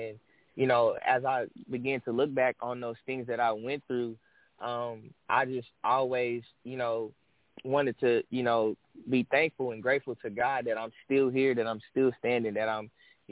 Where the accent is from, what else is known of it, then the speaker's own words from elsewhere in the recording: Dallas, Texas, United States; All right, so I'm … I'm from Dallas, Texas.